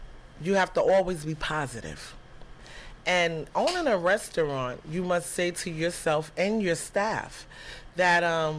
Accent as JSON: {"language": "English", "town": "New York City", "region": "New York", "country": "United States", "tie": "born there", "said": "And I was born in Harlem, Manhattan, and the saying in Harlem is, no sleep, get money."}